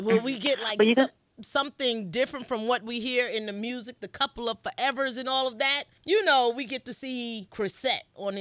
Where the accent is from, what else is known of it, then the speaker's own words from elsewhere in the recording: New York, United States; That's right, my fellow New Yorker.